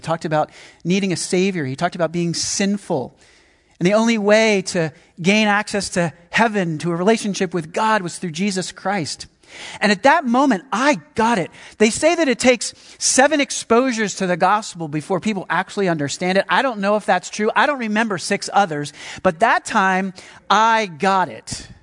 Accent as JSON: {"language": "English", "region": "Pennsylvania", "country": "United States", "tie": "born or raised there", "said": "When I was 2 years old, we moved to the suburbs of Philadelphia to a small Cape Cod, 3-bedroom, 1.5 bathrooms."}